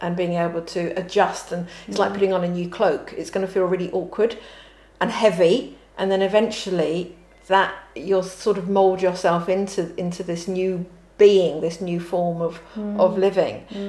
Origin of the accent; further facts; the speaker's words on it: United Kingdom; But we are rubbish. And I say we as in British. Are rubbish at dealing with death.